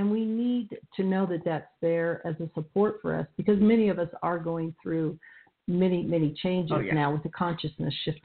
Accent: Kansas, United States; born there; I was born in the Midwest, Kansas, and into a Catholic Irish German family.

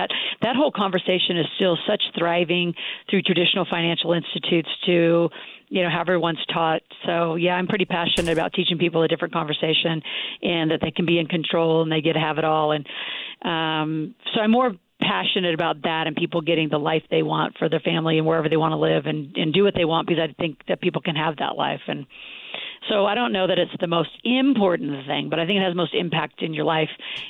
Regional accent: Nebraska, United States; they'd say, what the hell, you little Yankee girl, because I was from Nebraska.

